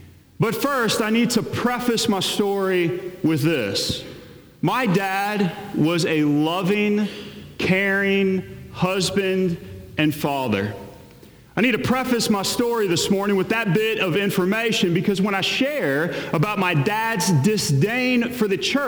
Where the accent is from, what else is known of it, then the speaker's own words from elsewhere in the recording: the South, United States; But even growing up where I grew up, I literally knew nothing of Jesus.